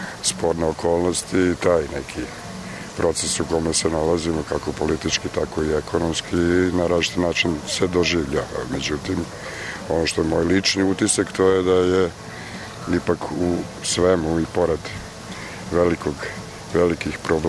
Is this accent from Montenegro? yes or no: no; Belgrade, Serbia; born there; Ja sam rođen u Beogradu i rođen sam na, izgleda na dan kada je umro Stalin, 3.3.53.